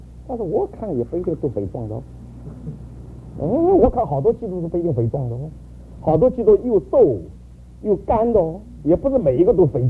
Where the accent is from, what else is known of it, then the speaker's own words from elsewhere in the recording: United States; 我说我不是台湾来的，我美国来的，我美国来的，不是台湾来的。